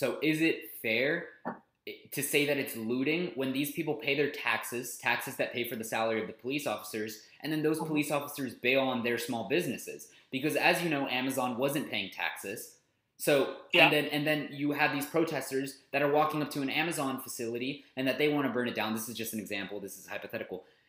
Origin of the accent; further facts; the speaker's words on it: United States; I think that we as American people have a responsibility to do that.